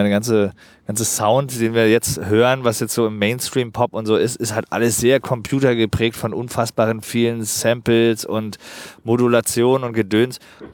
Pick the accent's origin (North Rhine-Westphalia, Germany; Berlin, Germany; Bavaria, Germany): Berlin, Germany; Geboren bin ich in Pankow. Die ersten zwei Lebensjahre waren in Pankow, in der Florastraße. Aber seit ich 2-3 bin, wohne ich halt im Prenzlauer Berg.